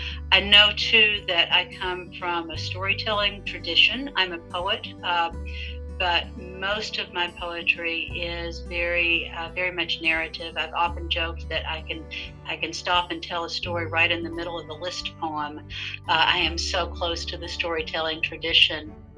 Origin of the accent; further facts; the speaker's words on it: Kentucky, United States; I was born and raised in Eastern Kentucky, in Southeastern Kentucky, to parents who were also born and raised in Southeastern Kentucky. That is in the mountains, the Appalachian Mountains.